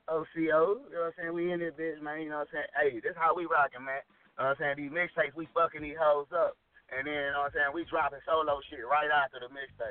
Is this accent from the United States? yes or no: yes; Dallas, Texas, United States; Yeah, man, I'm from Dallas, Texas, man.